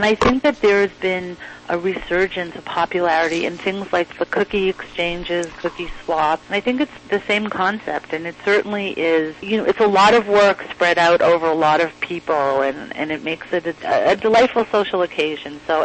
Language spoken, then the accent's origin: English; Waltham, Massachusetts, United States; Well, I grew up in Waltham, Massachusetts, which is next to Newton